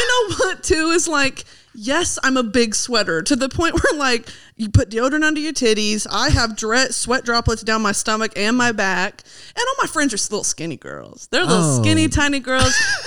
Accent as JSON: {"language": "English", "region": "Texas", "country": "United States", "said": "Houston and Dallas. I've got family"}